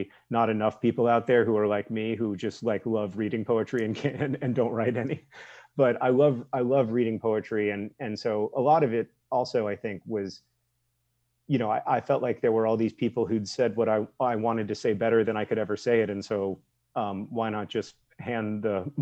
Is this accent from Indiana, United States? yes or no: yes; Indianapolis, Indiana, United States; Indianapolis is objectively not a great city, but it's my hometown and I love it very, very much.